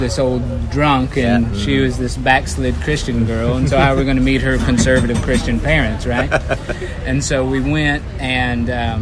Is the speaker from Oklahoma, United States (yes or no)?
yes; Sapulpa, Oklahoma, United States; Okay. Well, I grew up in Sepulpa. It's a suburb of Tulsa, Oklahoma.